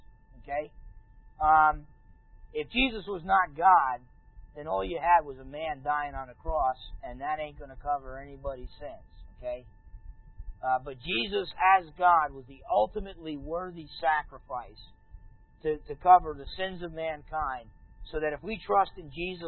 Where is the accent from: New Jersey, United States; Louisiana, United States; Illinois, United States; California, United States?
New Jersey, United States; I'm from New Jersey, so I've been to Brooklyn.